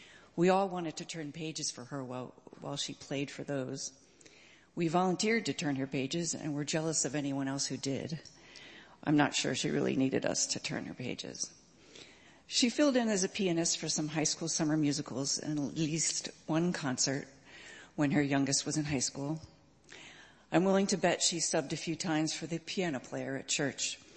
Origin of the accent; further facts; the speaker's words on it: Hartford, Connecticut, United States; She was also in our Unitarian Universalist Church Choir in Hartford, Connecticut.